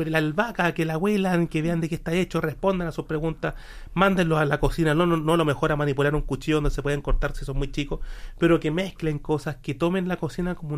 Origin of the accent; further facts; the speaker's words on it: Chile; los chilenos somos gozadores, igual somos buenos para comer.